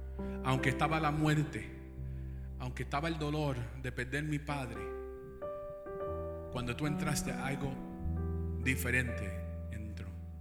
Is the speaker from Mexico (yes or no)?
no; Puerto Rico; este me está siguiendo porque soy boricua